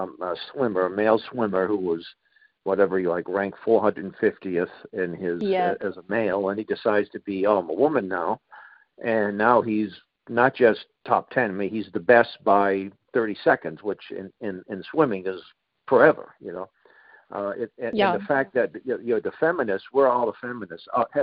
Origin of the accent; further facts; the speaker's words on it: Boston, Massachusetts, United States; you know, I grew up in Boston. I mean, it was a Democrat left-wing Democrat stronghold.